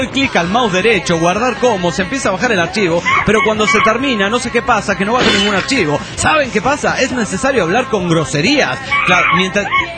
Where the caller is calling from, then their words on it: Mexico City, Mexico; del DF mexicano.